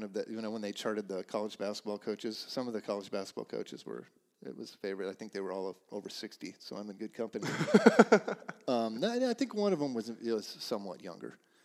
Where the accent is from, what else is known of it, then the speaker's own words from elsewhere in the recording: Ames, Iowa, United States; me growing up in Ames